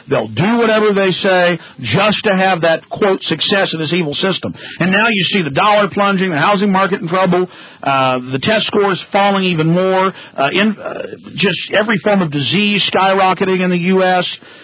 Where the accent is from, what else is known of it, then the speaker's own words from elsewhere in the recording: Rockwall, Texas, United States; but I grew up in Rockwall, Texas, the richest county in Texas, also the smallest county in Texas.